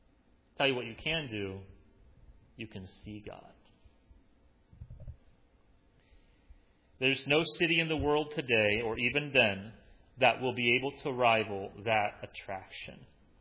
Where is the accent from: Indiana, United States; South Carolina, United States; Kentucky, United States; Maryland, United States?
Indiana, United States; Spencer; grew up in a town of 3,000 people, Spencer, Indiana.